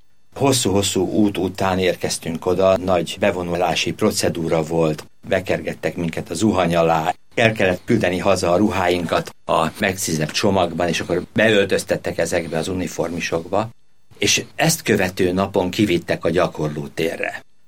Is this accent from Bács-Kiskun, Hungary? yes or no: no; Budafok, Budapest, Hungary; Budafokon nőttem fel, 7 vagyunk testvérek